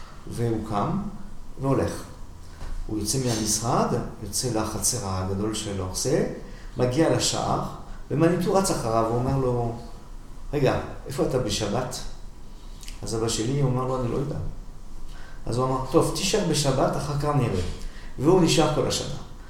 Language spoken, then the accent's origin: Hebrew; Sevran, Île-de-France, France; וחיפשתי בפרוור איפה שהייתי, בסוברן, בסן סנלי, זה ליד פריז